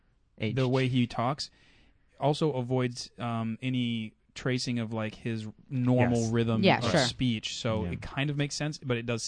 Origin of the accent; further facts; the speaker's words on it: Kentucky, United States; especially, I'm from Kentucky, so especially not there